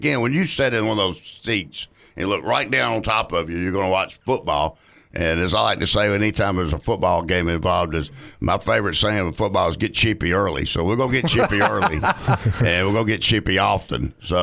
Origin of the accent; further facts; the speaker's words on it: Mount Juliet, Tennessee, United States; now in Franklin, United States; To be from Mount Juliet and live in Franklin.